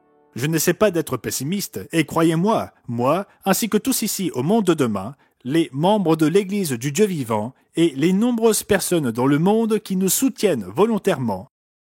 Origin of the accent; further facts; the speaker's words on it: United States; Personnellement, je suis un Américain, et laissez-moi être franc avec vous au sujet de mon pays.